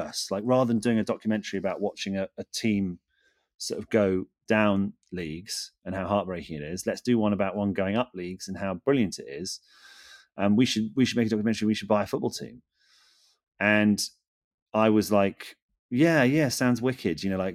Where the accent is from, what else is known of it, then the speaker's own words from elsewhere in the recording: England, United Kingdom; And also being very English